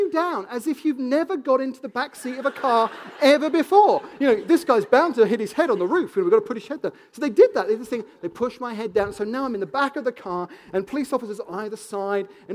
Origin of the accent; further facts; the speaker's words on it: Wimbledon, London, United Kingdom; especially when they discover that I'm from Wimbledon.